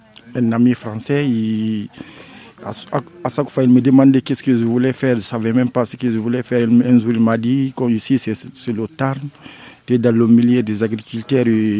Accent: Guinea; Je viens de la Guinée-Conakry.

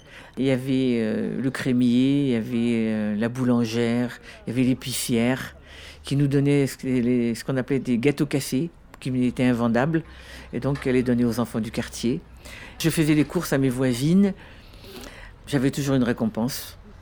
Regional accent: Le Havre, Normandy, France; Moi, je suis née en France et j'ai fait ma scolarité au Havre. Et moi, j'ai l'impression d'être née au Havre parce que c'est là que j'ai ouvert les yeux quand même. Je devais avoir 2-3 ans quand je suis arrivée au Havre.

